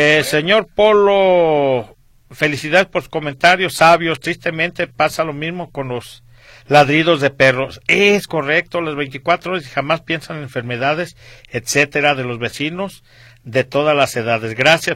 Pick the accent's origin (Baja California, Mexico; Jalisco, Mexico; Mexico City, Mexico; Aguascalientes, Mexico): Jalisco, Mexico; Guadalajara; Pues ojalá y ganen, porque si somos tapatíos.